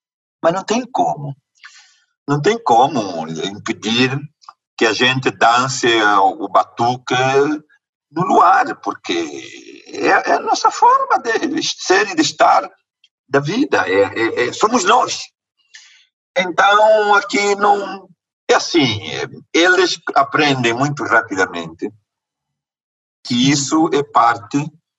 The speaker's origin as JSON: {"language": "Portuguese", "country": "Angola", "first_language": "Umbundu", "second_language": "Portuguese", "said": "Sabe que o umbanda é uma palavra da minha língua materna, umbundo."}